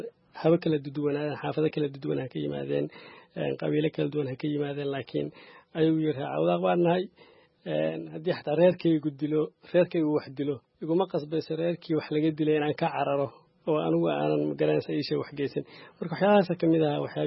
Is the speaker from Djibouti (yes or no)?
no; Caabudwaaq, Galguduud, Somalia; born there; magaalada degmada Caawud Waaq oo magaalada aan ku dhalanay